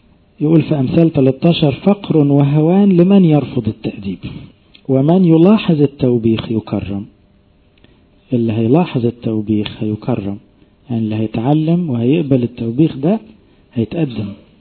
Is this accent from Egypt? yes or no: yes; Egypt; احنا اغلبنا كمصريين فينا الطبع ده